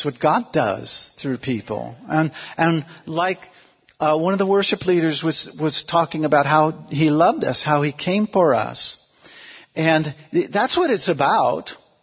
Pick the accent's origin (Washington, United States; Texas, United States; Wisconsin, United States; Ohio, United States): Washington, United States; Seattle; I remember as a kid, I grew up in Seattle, and the high school I went to was on Capitol Hill, if you know Seattle